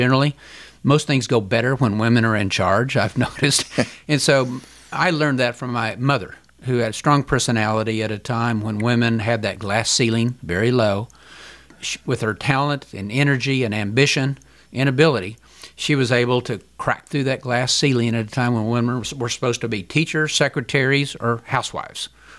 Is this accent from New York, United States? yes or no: no; Oklahoma City, Oklahoma, United States; born there; I was born here in Oklahoma City.